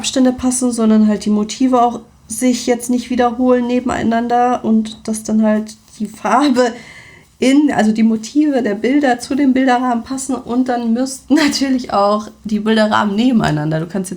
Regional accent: Bavaria, Germany; ich bin ja in Bayern geboren und da war halt noch als Kind sogar richtig Schnee.

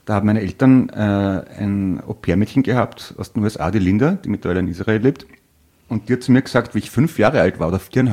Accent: Vienna, Austria; bin aus Wien.

